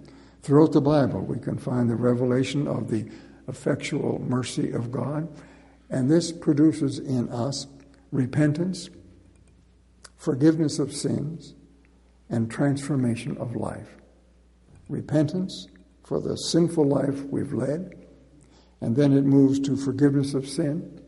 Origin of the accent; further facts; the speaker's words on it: Nova Scotia, Canada; I've often done it when I grew up in Nova Scotia and was in Nova Scotia